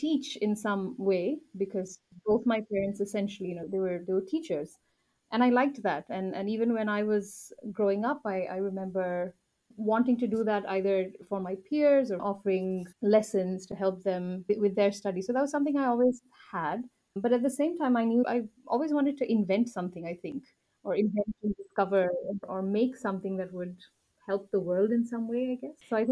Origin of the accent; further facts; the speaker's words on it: Kaduna, Kaduna State, Nigeria; moved away as an adult; now in India; Yeah, so I was born and brought up in Nigeria. I grew up in a city called Kaduna, which is sort of the north of the country. I finished school there before moving to India with my family